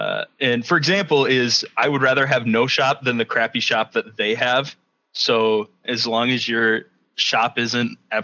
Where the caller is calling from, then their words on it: Spring Arbor, Michigan, United States; I'm calling from Spring Arbor, Michigan.